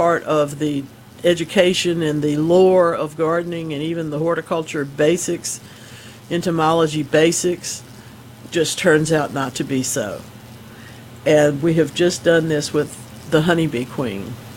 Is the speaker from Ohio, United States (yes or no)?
no; Gulfport, Mississippi, United States; I grew up in Gulfport, you know, they were practically tall as the house, beautiful oleanders, big old things